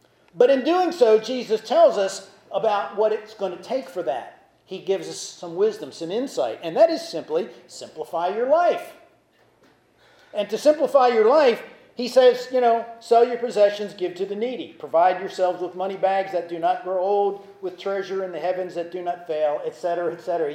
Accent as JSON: {"language": "English", "town": "Baltimore", "region": "Maryland", "country": "United States", "tie": "born or raised there", "said": "For a while, I was really interested in reading about my hometown, Baltimore."}